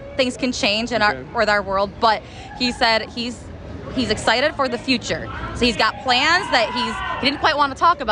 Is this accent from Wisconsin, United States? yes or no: yes; Mauston, Wisconsin, United States; I'm from Mauston, Wisconsin.